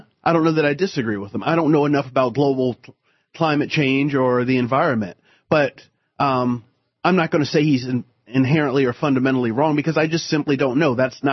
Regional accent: Washington, District of Columbia, United States; But, you know, I grew up right out here. I was born here in Washington, D.C. Right.

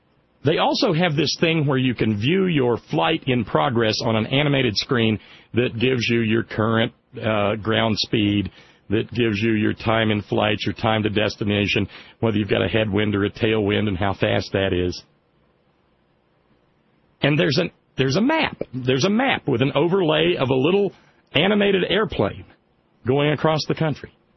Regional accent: Alabama, United States; As I've mentioned before, growing up in Alabama, every time my family, you know, when the rest of the world was going to the beach or Six Flags or somewhere fun

